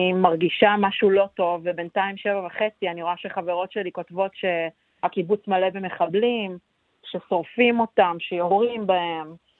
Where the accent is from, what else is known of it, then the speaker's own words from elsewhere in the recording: Nir Oz, Southern District, Israel; אני מקיבוץ ניר עוז